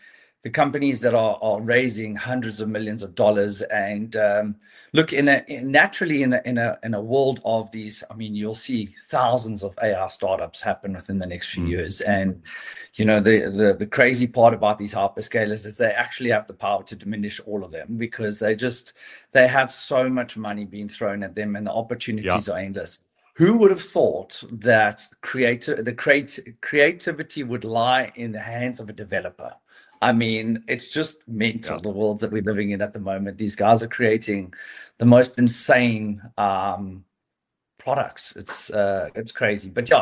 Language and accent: English; South Africa; I know you mentioned our one thing being that we're South African